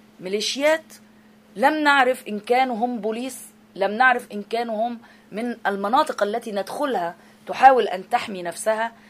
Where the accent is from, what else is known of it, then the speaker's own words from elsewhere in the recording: Egypt; أنا صحفية مصرية وأريد أن أعود إلى بيتي